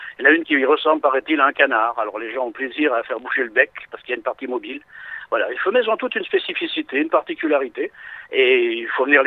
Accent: Lanouaille, Nouvelle-Aquitaine, France; now in Loiret, France; j'habite dans le Loiret, je suis originaire de Lannouaille, et donc j'ai repris la maison de mes parents à leur décès dans le village de Lavaux.

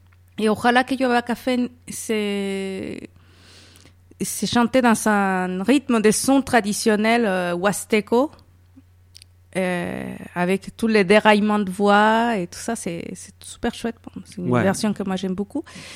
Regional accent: Mexico; French is a second language; now in France; Oui, moi je viens du Mexique, donc comme vous savez, du sud du Mexique, où c'est aussi une région où on produit beaucoup de café.

